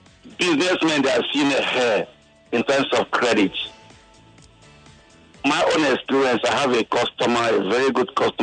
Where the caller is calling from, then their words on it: Ghana; I'm calling from Akwado Jai.